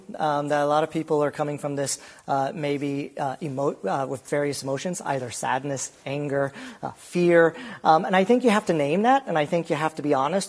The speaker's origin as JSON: {"language": "English", "region": "Iowa", "country": "United States", "moved": "yes", "said": "I mean, I'm from Iowa, and one of the things, I've been here since 2019"}